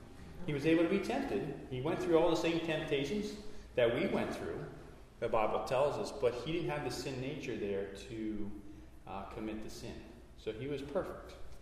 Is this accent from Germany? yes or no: yes; Germany; I'm from Germany, and I'm German, and that's what it is.